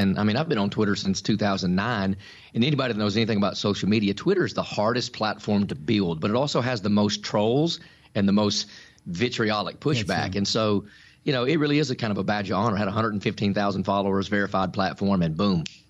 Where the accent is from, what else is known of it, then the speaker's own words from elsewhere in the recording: Tennessee, United States; Yeah, I grew up right here in my hometown, a prophet not without honor, but in his own country, like Jesus said. But it was a tiny little 5,000-person town, and then it's just exploded. We're kind of like the last bedroom community here in Nashville.